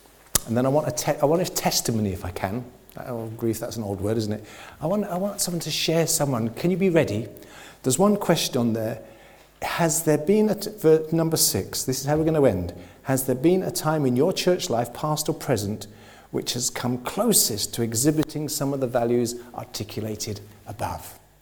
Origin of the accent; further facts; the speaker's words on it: England, United Kingdom; where I grew up in England, where, in the 60s and 70s, the local primary school was Anglican.